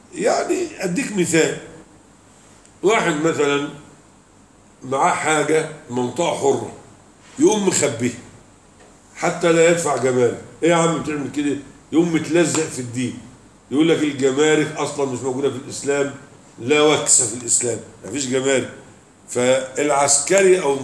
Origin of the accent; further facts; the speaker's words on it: Egypt; وفي جزر الآن عندنا في مصر وفي غيرها